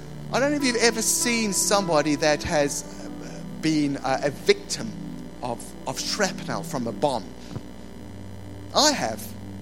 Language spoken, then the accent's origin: English; South Africa; Growing up in South Africa, as a South African male, you didn't let your emotions show.